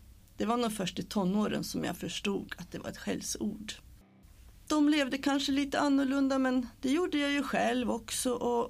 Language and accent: Swedish; Borlänge, Dalarna County, Sweden; Jag är född och uppvuxen i Borlänge, först i Forsa. Fast på dalmål blir det Fossa. Från att jag gick i tredje klass bodde vi på Tjärna Ängar.